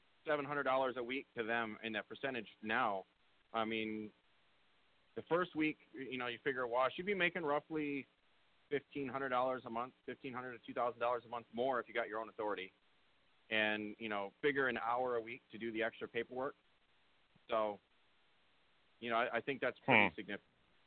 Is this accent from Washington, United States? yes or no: no; Michigan, United States; I come from Michigan, all automotive workers and, you know, union backed and all this stuff.